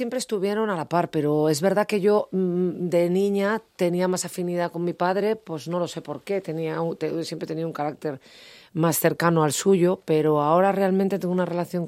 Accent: Madrid, Community of Madrid, Spain; Yo soy madrileña. Yo nací el día de San Antonio, en Chamberí

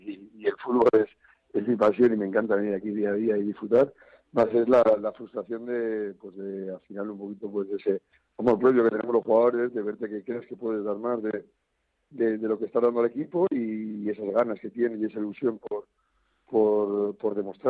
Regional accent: Madrid, Community of Madrid, Spain; yo soy de Madrid

